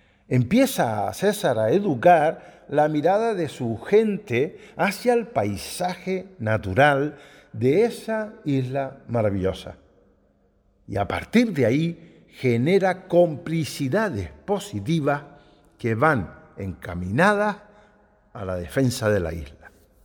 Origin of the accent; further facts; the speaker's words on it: Canary Islands, Spain; Yo soy un enamorado de todas nuestras islas y, como dice Néstor Doreste, soy más canario universal que canario de Gran Canaria.